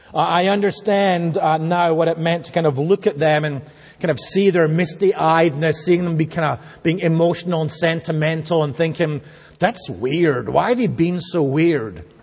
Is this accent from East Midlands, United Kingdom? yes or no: no; Scotland, United Kingdom; I grew up in Scotland